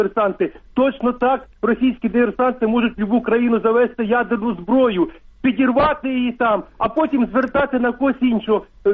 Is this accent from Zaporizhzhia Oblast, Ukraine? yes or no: yes; Zaporizhzhia, Zaporizhzhia Oblast, Ukraine; Запоріжжя.